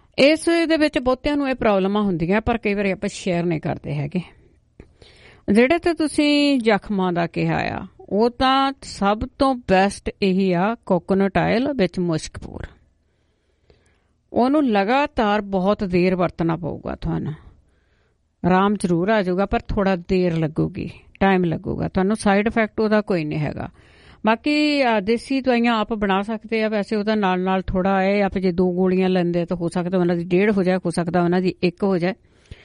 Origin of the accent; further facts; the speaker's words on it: Punjab, India; moved away; ਇਹ ਚੀਜ਼ਾਂ ਜਦੋਂ ਜਿਹੜੇ ਅਸੀਂ ਪੰਜਾਬ ਤੋਂ ਆਏ ਆ ਨਾ